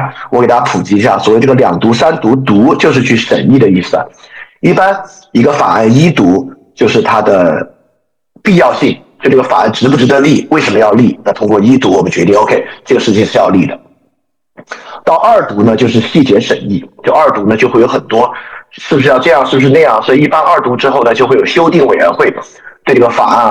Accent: China; 我们了解太阳花学运对一个中国人也有另外一部分的意义

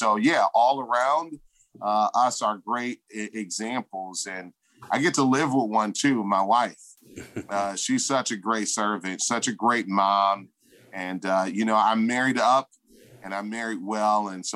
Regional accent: Detroit, Michigan, United States; I think about some of the great mayors in the city that I grew up in. I grew up in Detroit.

